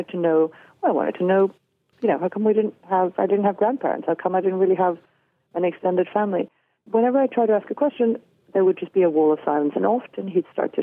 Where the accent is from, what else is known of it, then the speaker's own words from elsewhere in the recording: Venezuela; So growing up in Venezuela, there was always something slightly different, slightly off.